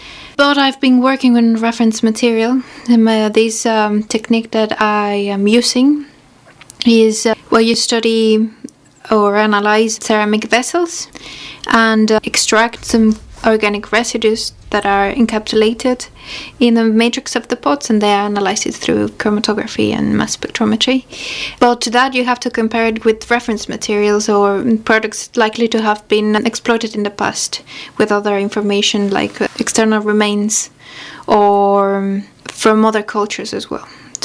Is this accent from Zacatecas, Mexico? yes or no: no; Mexico City, Mexico; Yeah, I'm from Mexico City